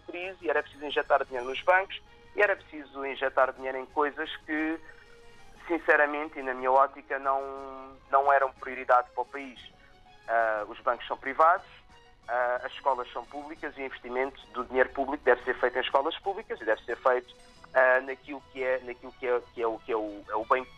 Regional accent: Portugal; moved away; sou português, nunca vou ser nem angolano, nem inglês, nem espanhol, eu sou português

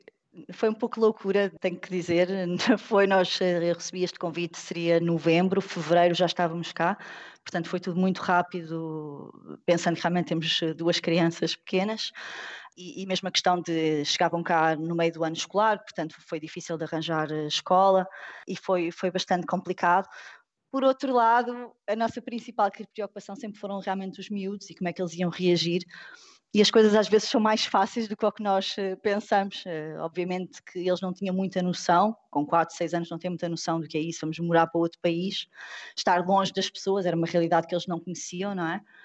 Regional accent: Portugal; Portanto, eu sou portuguesa, mãe portuguesa, pai português

